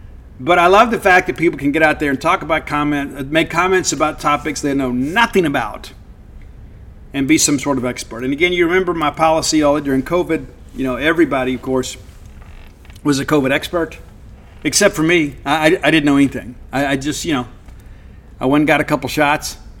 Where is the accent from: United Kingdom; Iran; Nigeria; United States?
United States; Mississippi; And I'm from South Mississippi, so we have to have ranch on all, every bit of that, right?